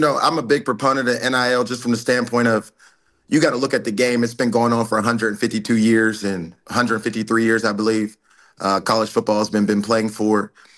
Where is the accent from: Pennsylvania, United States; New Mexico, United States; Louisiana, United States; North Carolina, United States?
Pennsylvania, United States; Pittsburgh; moved away as an adult; I'm from Pittsburgh, Pennsylvania, but I moved to California and went to junior college and obviously had a good junior college career here.